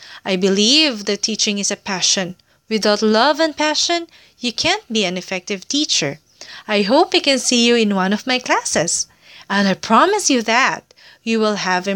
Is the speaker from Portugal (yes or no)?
no; Philippines; English is a second language; I am 24 years old. … I'm from Philippines.